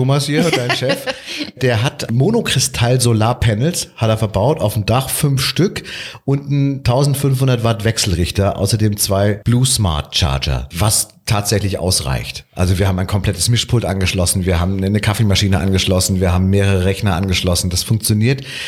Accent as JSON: {"language": "German", "town": "Munich", "region": "Bavaria", "country": "Germany", "said": "Ich bin ja aus München"}